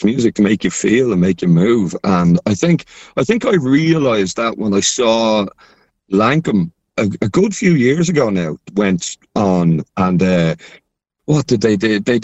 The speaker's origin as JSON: {"language": "English", "country": "Ireland", "said": "which I'd have a natural aversion to as an Irishman"}